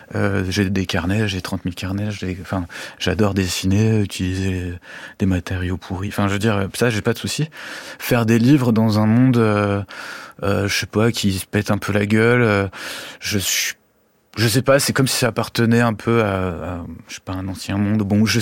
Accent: Auvergne-Rhône-Alpes, France; now in Belgium; j'habite en Belgique depuis longtemps, mais je suis originaire de Haute-Savoie et en fait je suis malheureusement loin des montagnes quoi. Et en fait j'ai passé 40 ans tout juste

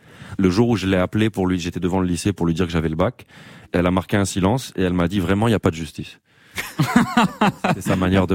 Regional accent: Marseille, Provence-Alpes-Côte d'Azur, France; born there; je suis né à Marseille, donc, mais j'étais parti depuis des années.

